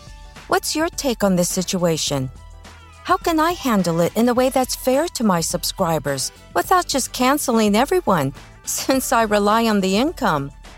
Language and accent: English; Baltimore, Maryland, United States; from Baltimore, Maryland.